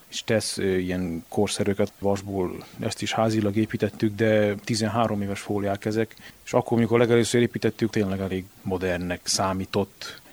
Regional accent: Kibéd, Mureș County, Romania; kibédi lakos, itt születtem, itt nőttem fel, és jelenleg is itt dolgozom.

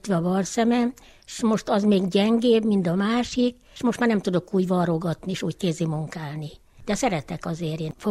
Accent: Csöb, Harghita, Romania; also born or lived in Sibiu; Nem itt születtem, a Szebenbe születtem, gyerekkoromban a szüleimmel hazajöttünk, ide mentem férhez, ebbe a faluba, s itt éltem le az életemet.

